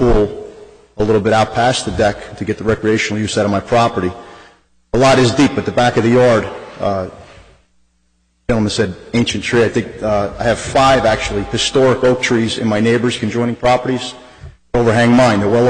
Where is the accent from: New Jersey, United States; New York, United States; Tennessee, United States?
New Jersey, United States; Nutley; born and raised in Nutley, wanted to live in Nutley.